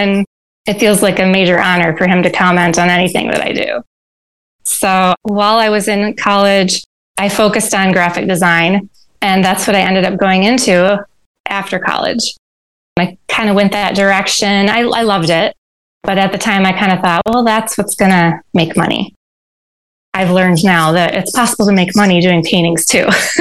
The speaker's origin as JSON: {"language": "English", "town": "Grand Rapids", "region": "Michigan", "country": "United States", "tie": "born or raised there", "said": "I grew up in Grand Rapids, Michigan. And if you're familiar with Grand Rapids, it's like, I think they call it the furniture city."}